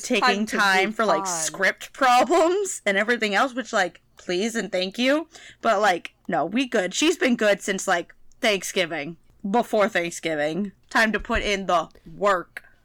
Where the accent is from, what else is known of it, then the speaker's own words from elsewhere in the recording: New York, United States; What is up, Long Island? I'm from Long Island.